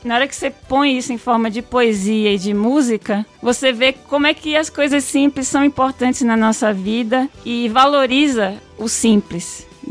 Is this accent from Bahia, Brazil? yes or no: yes; Ilhéus, Bahia, Brazil; born there; E isso porque eu sou baiana, né? Nasci em Ilhéus